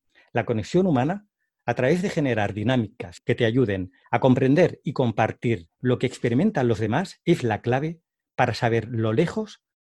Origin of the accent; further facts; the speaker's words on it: Barcelona, Catalonia, Spain; now in Málaga, Spain; Bueno, yo realmente soy de Barcelona, Lo que pasa es que regalé hace ya 20 años aquí en Málaga